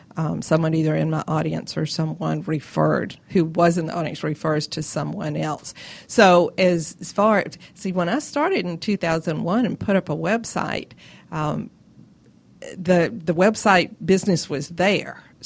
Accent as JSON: {"language": "English", "region": "the South", "country": "United States", "accent": "southern", "said": "my southern accent may not appeal to them."}